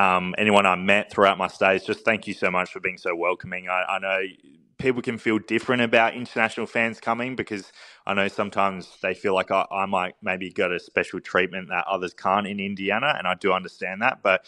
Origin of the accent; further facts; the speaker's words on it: Australia; they actually shared an Australian wine from my home state